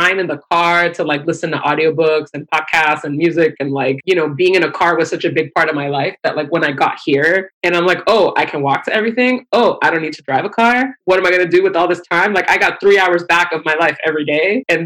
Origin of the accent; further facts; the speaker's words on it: Reseda, California, United States; I grew up in Los Angeles in a suburb of LA called Reseda.